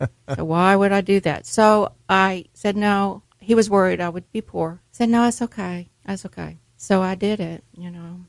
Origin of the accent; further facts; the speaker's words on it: Houston, Texas, United States; born there; now in Austin, United States; I was born in Houston, and my parents were West Texans, and my father an engineer